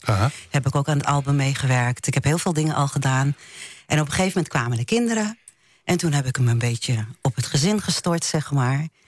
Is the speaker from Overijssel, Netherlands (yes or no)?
yes; Deventer, Overijssel, Netherlands; Ik ben in Deventer opgegroeid. En ik kan hartstikke goed Deventer praten.